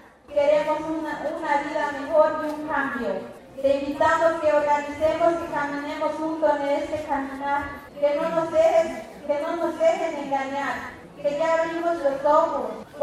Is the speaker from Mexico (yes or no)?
yes; Ocosingo, Chiapas, Mexico; first language Tseltal; Spanish is a second language; Compañeros, mi lengua es Cetal, no sé si escucharon, pero yo hablo Cetal, yo vengo de Hilo San Antonio, desde el municipio de Ocosingo, Chiapas.